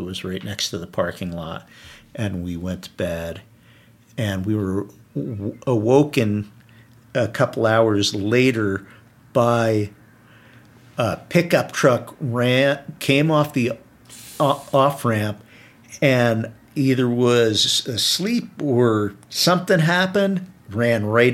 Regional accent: New Jersey, United States; I'm from New Jersey.

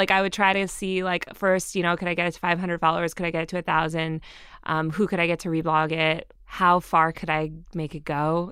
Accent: Greenwich, Connecticut, United States; I grew up in Connecticut, in Greenwich, Connecticut. I went to this kind of small Swiss boarding school, and then I went to University of Colorado for college.

